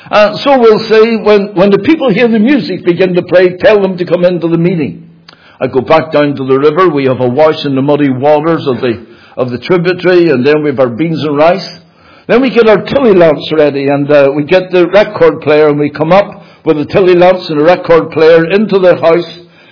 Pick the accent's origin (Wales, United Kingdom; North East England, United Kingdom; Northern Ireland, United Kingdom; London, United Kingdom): Northern Ireland, United Kingdom; Belfast; Again, I say, I came from Belfast.